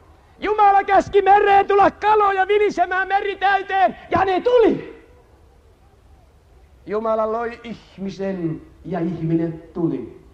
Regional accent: Ostrobothnia, Finland; Siellä meillä Pohjanmaalla, varmaan täällä etelässäkin

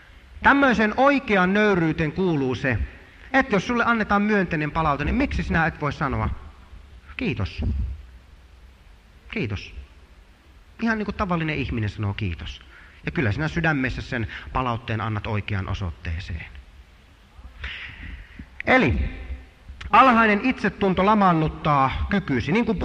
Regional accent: Savo, Finland; meillä Savossa oli vähän sellainen kuvio, että muistan kun minullekin nuorena poikana

